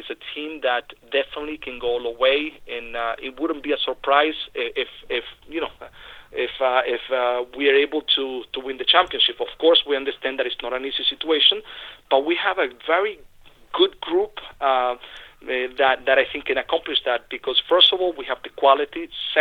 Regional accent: Venezuela; English is a second language; moved away; as secure as you know, as when I grew up in Venezuela.

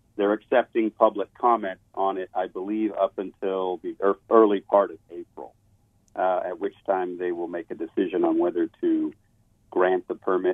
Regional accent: Idaho, United States; also born or lived in Colorado; where I grew up in Idaho and Colorado

